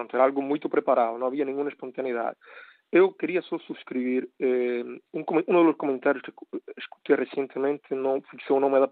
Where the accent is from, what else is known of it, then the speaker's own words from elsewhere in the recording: Cuba; Eu sou cubano, senhores. Eu sou cubano, eu vivo lá, vivi lá muitos anos, continuo a ter vínculo